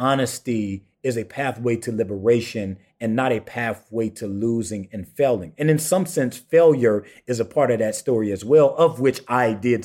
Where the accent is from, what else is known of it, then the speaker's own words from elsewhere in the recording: the South, United States; I grew up in the Black rural South